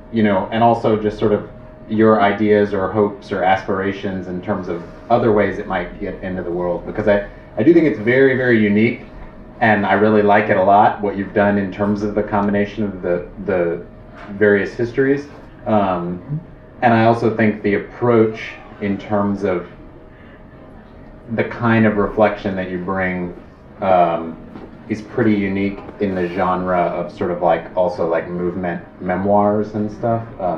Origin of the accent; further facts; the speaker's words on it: Chicago, Illinois, United States; I'm from Chicago.